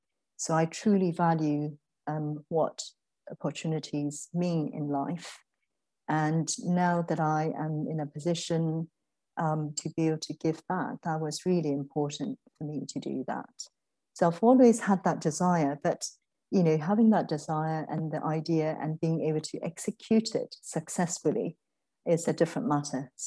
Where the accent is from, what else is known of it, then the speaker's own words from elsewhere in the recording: Ayeyarwady Region, Myanmar; English is a second language; I was born in Burma and I grew up in a small village called Jangin in the Irrawaddy Delta region. So, it's a sort of a rural area, a lot of farms, green fields